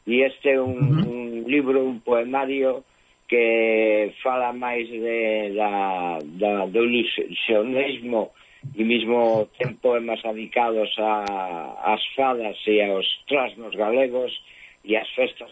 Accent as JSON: {"language": "Galician", "town": "Erandio", "region": "Basque Country", "country": "Spain", "tie": "born or raised there", "said": "eu estuve en Euskal Herria, no meu pobo en Erandio, na plaza"}